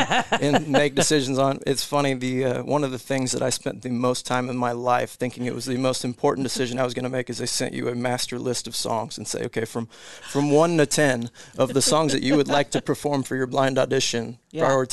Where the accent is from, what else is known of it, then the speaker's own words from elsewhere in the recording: Bedford, Iowa, United States; also born or lived in Kansas / Colorado; Moved around a little bit, but kind of settled in Southwest Iowa, Bedford, Iowa, small town, about maybe 1,200 people. So that was kind of my upbringing. Like I said, bounced around a little growing up, Kansas, Colorado.